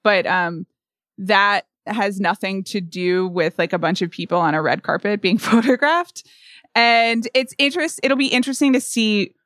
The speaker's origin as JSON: {"language": "English", "country": "United States", "said": "that's another place that I, as an American can't get"}